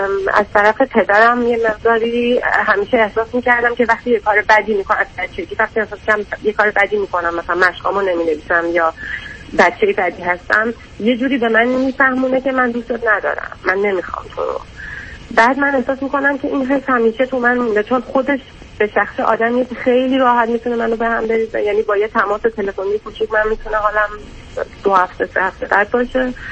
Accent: Iran; من از ایرانم و دینمون تفاوت داره

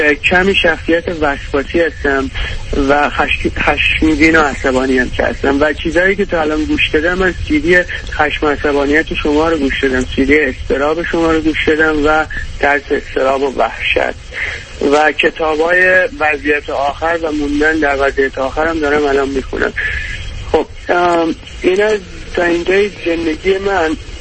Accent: Iran; من تو ایران بزرگ شدم

